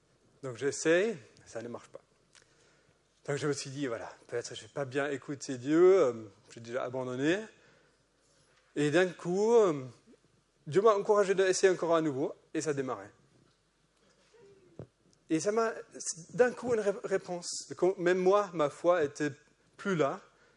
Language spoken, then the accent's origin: French; Germany; accent: German; French is a second language; j'ai un accent allemand parce que je suis allemand.